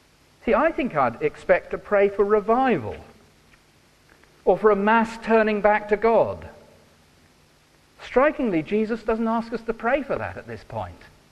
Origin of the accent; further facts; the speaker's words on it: South West England, United Kingdom; I come from Cornwall originally, and on my parents' farm, there's a cider orchard